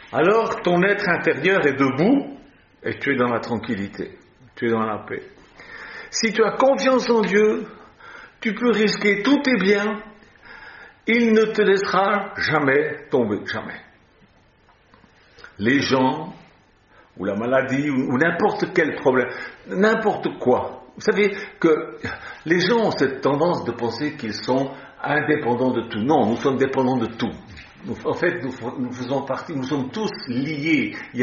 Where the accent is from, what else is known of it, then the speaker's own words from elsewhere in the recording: Switzerland; j'étais sous les drapeaux au service militaire en Suisse. J'ai fait l'armée en Suisse. Parce que je suis suisse.